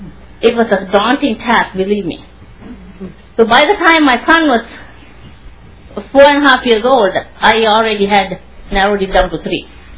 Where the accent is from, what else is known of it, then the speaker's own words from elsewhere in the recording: Sri Lanka; now in St. Paul, United States; I grew up in Sri Lanka, there